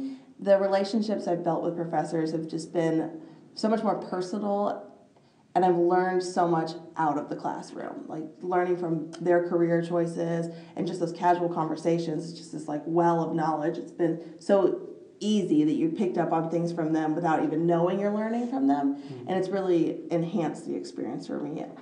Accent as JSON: {"language": "English", "town": "Austin", "region": "Texas", "country": "United States", "lives_now": "Chicago, United States", "said": "I'm a first year in the MAM program here at Columbia College Chicago. I'm from Austin, Texas."}